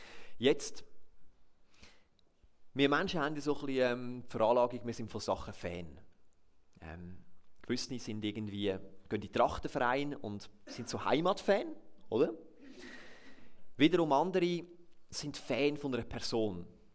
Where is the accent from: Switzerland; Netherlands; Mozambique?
Switzerland; Und dementsprechend habe ich halt auch Berge erwartet als Schweizer.